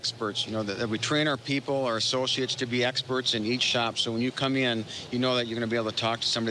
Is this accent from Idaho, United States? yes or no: no; Willmar, Minnesota, United States; That's correct, Bill. Wilmer, Minnesota is my hometown.